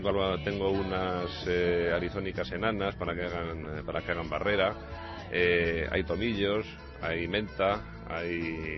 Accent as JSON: {"language": "Spanish", "town": "Madrid", "region": "Community of Madrid", "country": "Spain", "tie": "born there", "said": "Porque los dos nacimos en Madrid y además en el mismo barrio."}